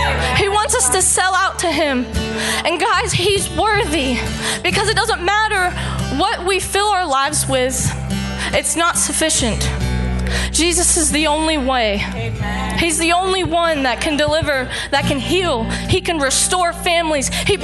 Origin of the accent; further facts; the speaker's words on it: Texas, United States; And y'all, I'm gonna say y'all because I'm from Texas.